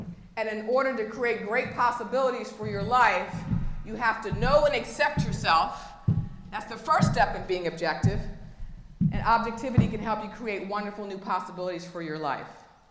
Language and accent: English; Philadelphia, Pennsylvania, United States; born there; I have mom, a dad, I was born in Philadelphia.